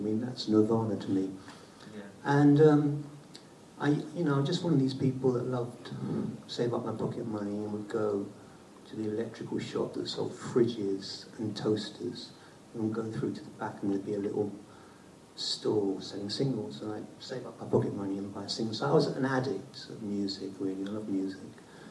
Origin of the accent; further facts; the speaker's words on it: London, United Kingdom; I was brought up in London, and I was born in 1952